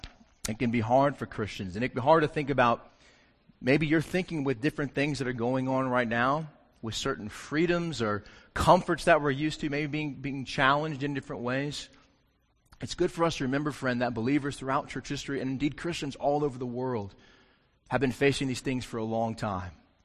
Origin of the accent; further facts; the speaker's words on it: South Carolina, United States; I've said before, I'm a redneck from South Carolina.